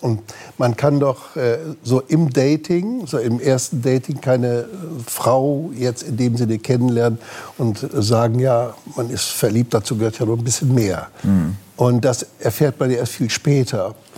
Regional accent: Damme, Lower Saxony, Germany; also born or lived in Rhineland-Palatinate; Also ich komme aus Damme am Dümmer.

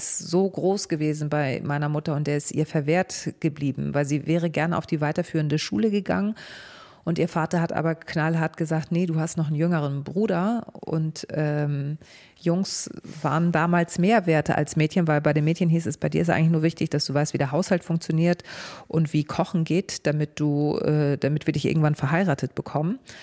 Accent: Hamburg, Germany; Nee, ich bin Hamburgerin. Also für viele ist ja Harburg gehört nicht zu Hamburg. Ich bin in Harburg groß geworden.

